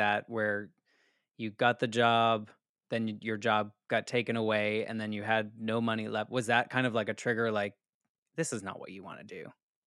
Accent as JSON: {"language": "English", "town": "Boston", "region": "Massachusetts", "country": "United States", "said": "I'm from the Boston area too"}